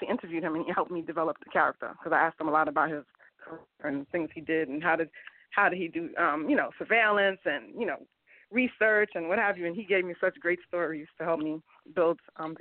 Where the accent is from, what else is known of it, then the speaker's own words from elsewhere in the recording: New York, United States; You know, I'm from New York. I'm a city girl.